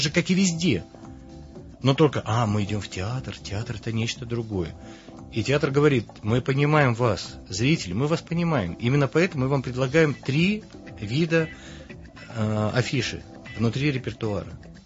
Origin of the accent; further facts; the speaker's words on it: Uzhhorod, Zakarpattia Oblast, Ukraine; А мне, человеку, выросшему на Западной Украине, я родом из Ужгорода, который прожил в ситуации четырех границ